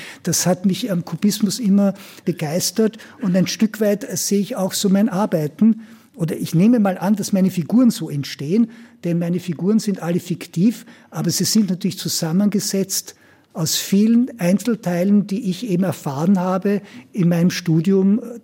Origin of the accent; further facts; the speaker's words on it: Austria; moved away; auch wenn ich jetzt schon lange weg bin aus Österreich